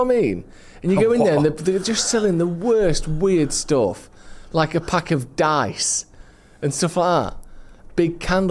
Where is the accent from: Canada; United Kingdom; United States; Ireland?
United Kingdom; England; So you go there and you think, maybe this is just me being English, being like, oh, we're the centre of everything.